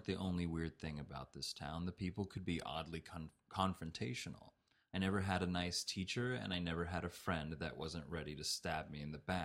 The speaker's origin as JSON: {"language": "English", "region": "Texas", "country": "United States", "said": "I'm from Texas."}